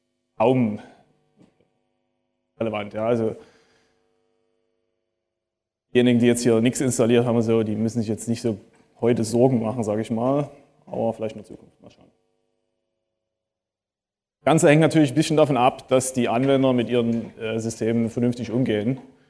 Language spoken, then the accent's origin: German; Dresden, Saxony, Germany; now in Finland; ich komme ursprünglich aus Dresden, deswegen komme ich gerne mal hier auf Heimaturlaub quasi, immer wieder jedes Jahr nach Chemnitz. Ich wohne mittlerweile in Finnland.